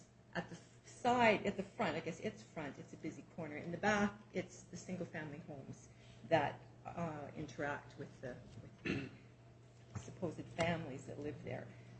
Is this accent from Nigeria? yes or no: no; Toronto, Ontario, Canada; we came from Toronto, we lived in a semi.